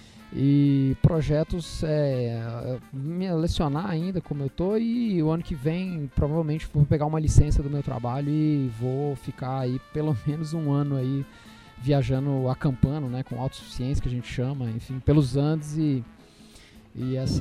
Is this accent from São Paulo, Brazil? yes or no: no; Minas Gerais, Brazil; eu sou professor na rede estadual em Minas Gerais, sou mineiro